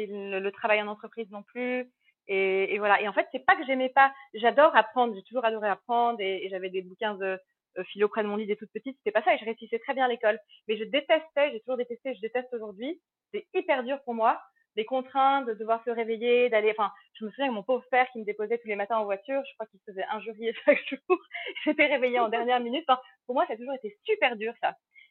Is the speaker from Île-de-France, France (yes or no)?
yes; Saint-Nom-la-Bretèche, Île-de-France, France; also born or lived in London, United Kingdom; je suis née à Londres, mais à 5 ans, on est parti en France. Et là, on vivait près de Paris, mais dans la nature. On était à un endroit qui s'appelle Saint-Nom-la-Bretèche